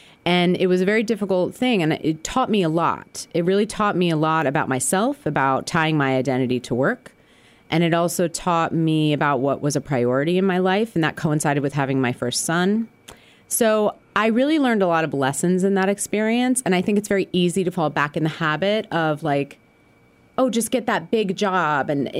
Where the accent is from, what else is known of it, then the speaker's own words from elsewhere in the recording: Albany, New York, United States; I'm from Albany, New York.